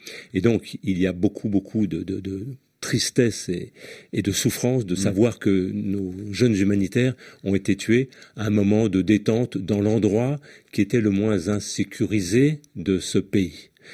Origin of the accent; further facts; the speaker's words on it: France; si on reste chez nous en France